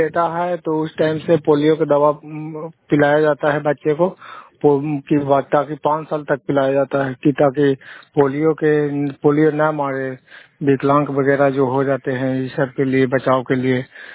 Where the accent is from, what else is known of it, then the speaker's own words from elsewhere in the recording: Salempur, Bihar, India; मैं नालंदा जिला के रहने वाला हूँ, गोड़ापुर पंचायत के हूँ, मैं सलेमपुर के निवासी हूँ।